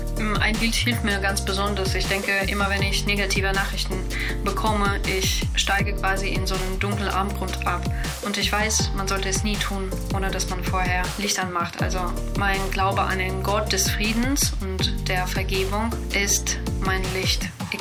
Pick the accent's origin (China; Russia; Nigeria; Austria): Russia; now in Germany; ich bin 33 und ich bin in Russland aufgewachsen.